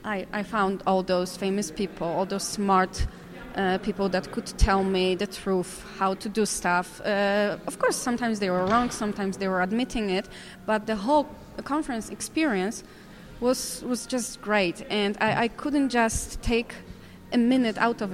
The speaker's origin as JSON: {"language": "English", "country": "Poland", "lives_now": "London, United Kingdom", "said": "I'm originally from Poland. Uh-huh. Now I'm living in UK in London."}